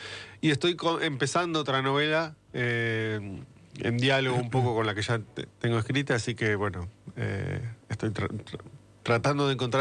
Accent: Entre Ríos, Argentina; teniendo en cuenta que yo soy de Entre Ríos

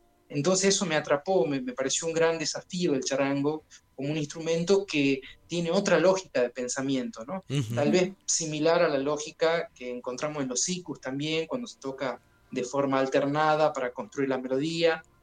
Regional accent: Jujuy, Argentina; now in Buenos Aires, Argentina; Yo soy de Jujuy y vivo, sí, actualmente en Buenos Aires, en capital.

